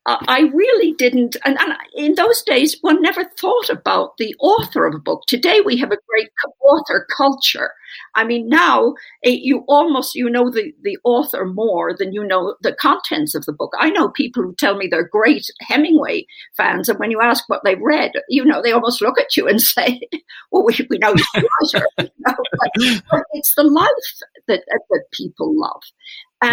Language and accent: English; Ireland; growing up in Ireland